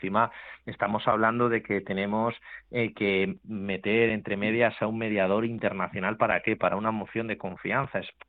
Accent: Community of Madrid, Spain; Bueno, yo como madrileño y como español me siento estafado, ¿no?

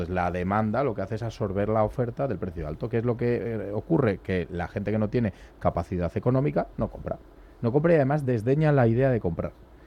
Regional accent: Villablino, Castile and León, Spain; te vas a mi pueblo, Villablino, y te compras una casa por 20.000 euros.

